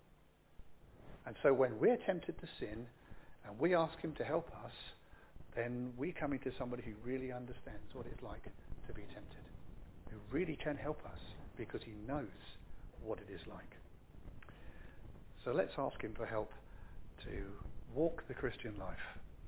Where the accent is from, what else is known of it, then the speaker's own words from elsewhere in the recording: United Kingdom; Because we're British and we kind of keep it to ourselves a bit.